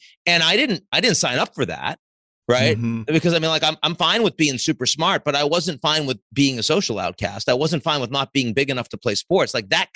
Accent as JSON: {"language": "English", "town": "Boston", "region": "Massachusetts", "country": "United States", "accent": "Boston", "said": "they couldn't even understand my Boston accent down there. I had to figure out how to pronounce R's and stuff like that."}